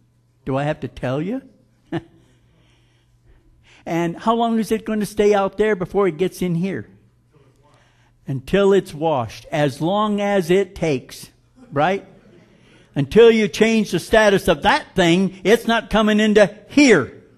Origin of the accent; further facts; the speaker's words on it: Florida, United States; You know, when I grew up in Florida, there was only two occasions where people got bit by a coral snake.